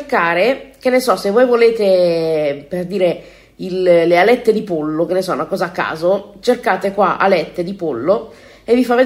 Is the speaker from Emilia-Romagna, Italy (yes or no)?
no; Como, Lombardy, Italy; io sono di Como